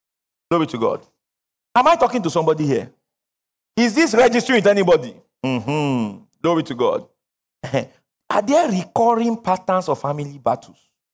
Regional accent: Kwara, Nigeria; I come from Kwara State.

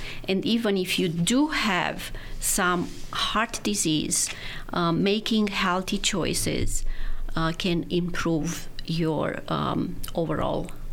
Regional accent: Romania; now in United States; Originally, I'm from Romania, and I did my undergraduate school in Bucharest.

